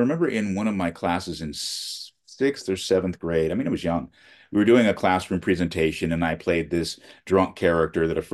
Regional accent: Beverly Hills, California, United States; the grounding that they gave us, growing up in Beverly Hills, living the kind of life that we lived, was invaluable.

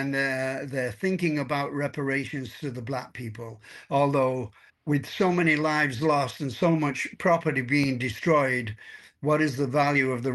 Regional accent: England, United Kingdom; moved away; I came from England, which we shall say was gray. And I entered a world that was technicolor, and it was full of sunshine.

